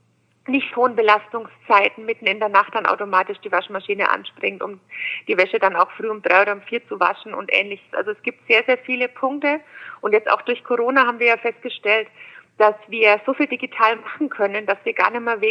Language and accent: German; Bamberg, Bavaria, Germany; also born or lived in Munich / Berlin; ich bin in Bamberg geboren, bin auch in Bayern in die Schule gegangen, habe in München und Berlin studiert, habe 3 Kinder